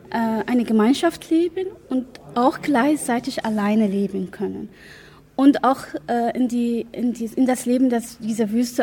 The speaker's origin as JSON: {"language": "German", "country": "Jordan", "said": "Und ich bin aus Jordanien gekommen."}